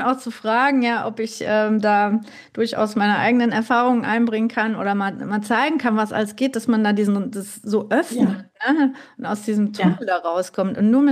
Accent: North Rhine-Westphalia, Germany; Ich komme ja aus dem Pott eigentlich, ne?

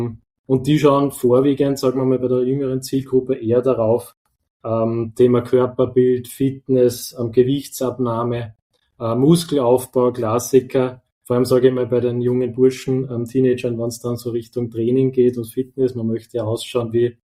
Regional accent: Upper Austria, Austria; now in Vienna, Austria; bei uns in Wien ist ja durchaus eine Institution, ich bin ja auch Oberösterreicher

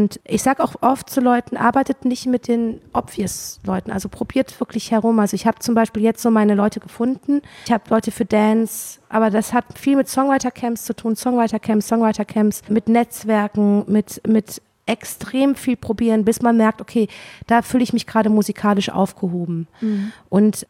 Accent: Cologne, North Rhine-Westphalia, Germany; ich komme ja aus Köln

